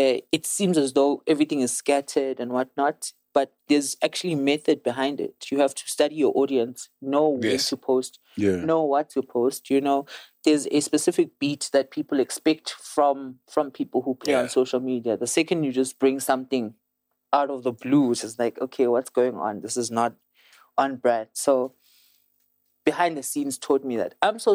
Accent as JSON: {"language": "English", "town": "Daveyton", "region": "Gauteng", "country": "South Africa", "tie": "born or raised there", "said": "1520 East Rand, just before Mpumalang. Ekhaya is the last town just before you get into Mpumalang. It's called Etwatwa."}